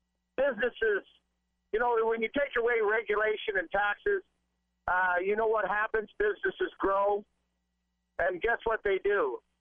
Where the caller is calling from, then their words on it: Utah, United States; I'm 30 miles from Snowville, Utah, going to Salt Lake, and I can hear you crystal clear.